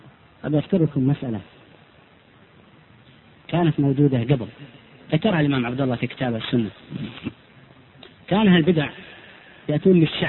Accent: Saudi Arabia

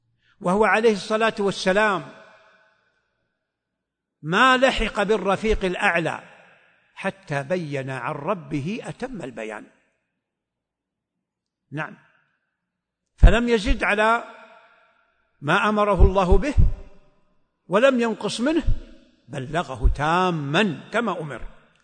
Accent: Saudi Arabia

